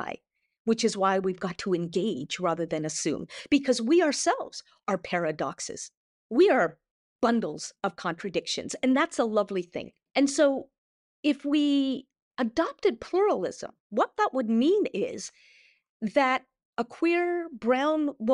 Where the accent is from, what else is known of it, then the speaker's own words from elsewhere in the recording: Canada; I grew up in Canada. It was, I think, the first country in the world that adopted multiculturalism as a policy.